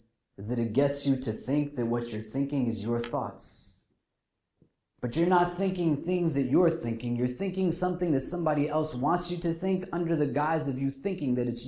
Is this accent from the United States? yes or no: yes; New Jersey, United States; I said, we're from Jersey and we say excuse me.